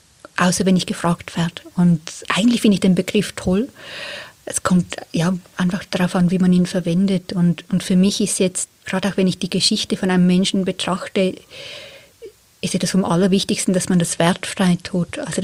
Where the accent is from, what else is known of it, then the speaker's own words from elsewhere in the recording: Switzerland; born there; ich bin eine Frau, in der Schweiz geboren